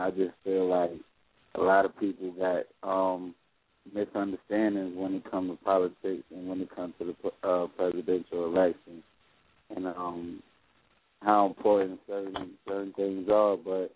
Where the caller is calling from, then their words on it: Atlanta, Georgia, United States; I'm calling from Atlanta.